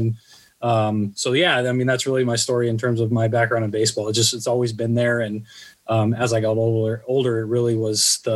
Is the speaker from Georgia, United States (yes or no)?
no; San Diego, California, United States; So I grew up in the San Diego area. I actually was born at Scripps La Jolla, right across the street from the baseball field at UCSD.